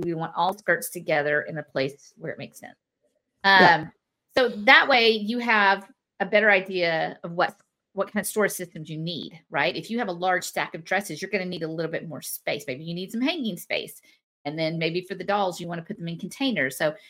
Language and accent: English; Houston, Texas, United States; And because I'm from Houston, I can say this, is that Houston, we have a problem.